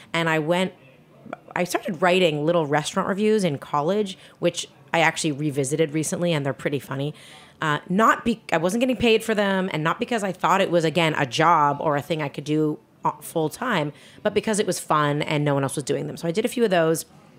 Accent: Toronto, Ontario, Canada; also born or lived in Montreal, Canada; I grew up in Toronto, Canada.

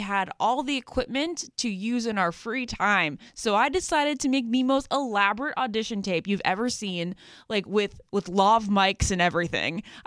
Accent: Great Falls, Virginia, United States; I went to the Great Falls Falls because I'm from Great Falls, Virginia.

